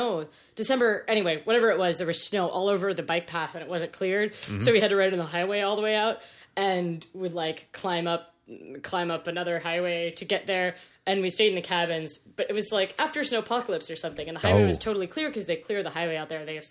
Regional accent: Midwest, United States; I'm from the Midwest, so I have like a deep, deep fondness for corn mazes.

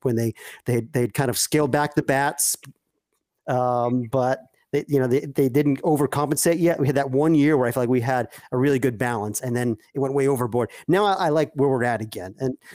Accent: Massachusetts, United States; I grew up in Central Mass, you know, not a lot of college baseball fans, frankly, in the hills of Central Massachusetts

